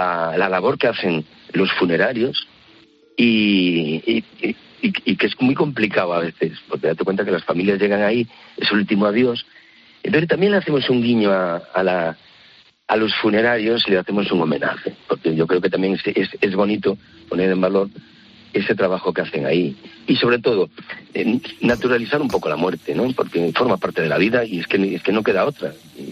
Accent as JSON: {"language": "Spanish", "region": "Galicia", "country": "Spain", "said": "Yo como gallego que soy y de pueblo, sabes que en los pueblecitos en Galicia está la iglesia y el cementerio metida en el pueblo."}